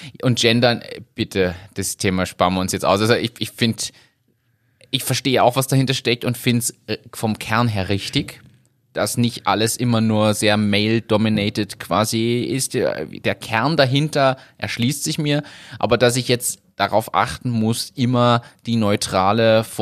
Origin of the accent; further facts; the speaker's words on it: Berlin, Germany; ich bin ja aus Berlin, Weltstadt.